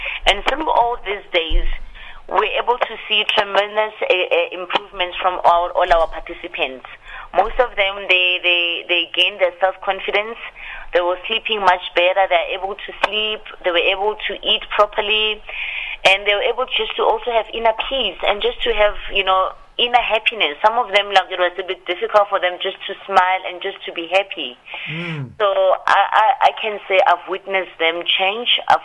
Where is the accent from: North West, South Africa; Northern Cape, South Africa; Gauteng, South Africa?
North West, South Africa; Ga-Rankuwa; Okay, I come from a small town here in South Africa. It's called Garankuwa.